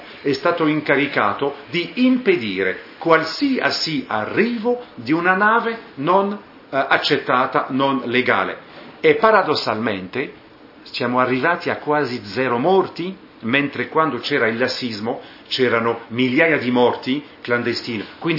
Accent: France; Italian is a second language; in Francia, il mio paese

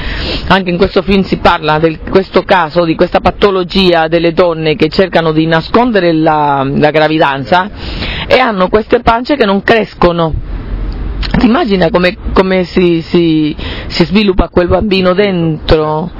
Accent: Venezuela; anch'io vengo dal Venezuela, che è un paese caldo.

